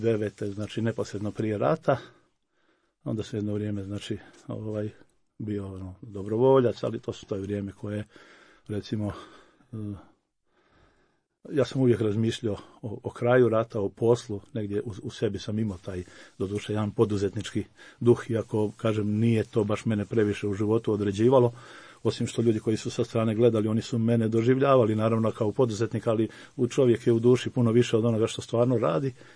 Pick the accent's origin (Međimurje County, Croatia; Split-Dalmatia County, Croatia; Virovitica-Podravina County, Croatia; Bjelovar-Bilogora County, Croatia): Bjelovar-Bilogora County, Croatia; Bjelovar; now in Malinska, Croatia; ove godine će biti 60 godina kako sam rođen u Bjelovaru, odrastao, zadnje dvije godine živim, radim u Malinskoj